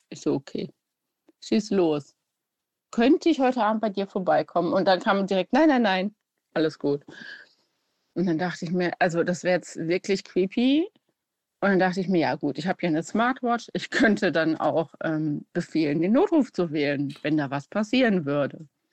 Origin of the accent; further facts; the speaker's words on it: Bielefeld, North Rhine-Westphalia, Germany; Also ich komme ursprünglich aus Bielefeld.